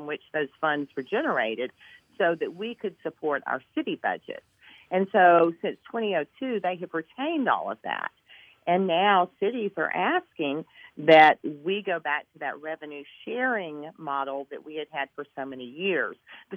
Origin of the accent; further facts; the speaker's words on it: Gallatin, Tennessee, United States; hit my hometown, I was in the control room at News Channel 5 in Nashville, and I watched the devastation in my hometown, and I thought, I want to be home.